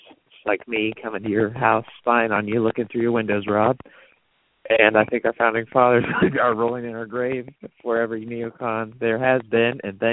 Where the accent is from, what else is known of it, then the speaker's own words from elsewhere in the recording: Indiana, United States; I am 21, from Indiana.